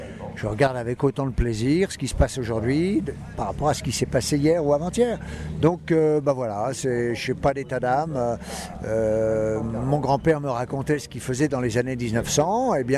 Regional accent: Croix, Hauts-de-France, France; je suis originaire de Croix, près de Roubaix, toute ma famille y est aussi, mes origines sont là-bas

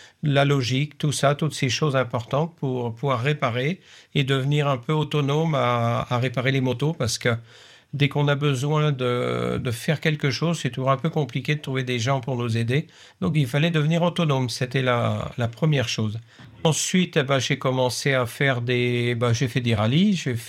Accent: Pays de la Loire, France; viens d'un milieu agricole, je viens de Cham, je suis né en Mayenne. Donc j'étais fils unique, je suis allé à l'école à Évron, et puis à Torcy-Vivier, en école d'agriculture.

